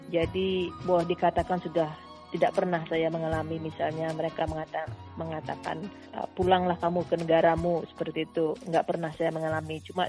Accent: Indonesia; now in Myrtle Beach, United States; Ya, biasalah kita dari Indonesia ya kan, kita biasa dengan udara tropik.

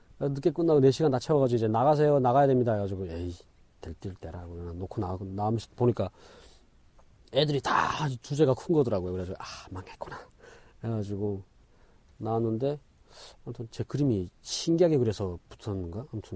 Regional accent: North Korea; now in South Korea; 저를 또 보더니 북한에서 왔냐고 해가지고 예 하니까

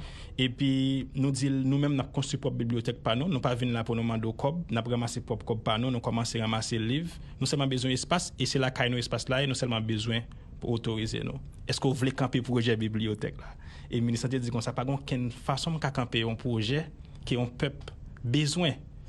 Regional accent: Haiti; on est pays d'Haïti

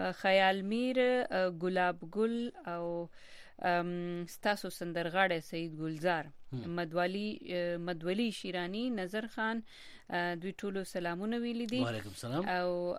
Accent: Laghman, Afghanistan; born there; افغانستان لغمان ولایت نه زه په افغانستان کې پیدا شوم او تر اوسه مې پاکستان نه دلیدلې

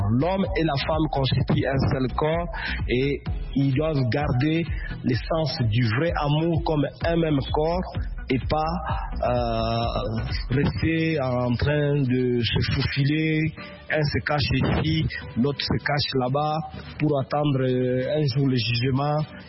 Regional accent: DR Congo; chez nous en RDC

